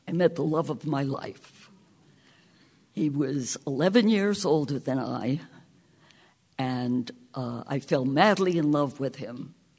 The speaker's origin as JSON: {"language": "English", "town": "Bronx", "region": "New York", "country": "United States", "tie": "born or raised there", "said": "I moved out of the concrete city. I grew up in the Bronx."}